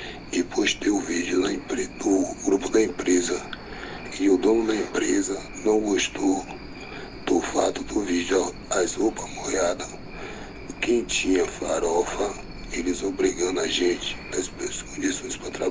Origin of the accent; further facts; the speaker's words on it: Bahia, Brazil; que viemos trabalhar no Rio Grande do Sul, viemos da Bahia.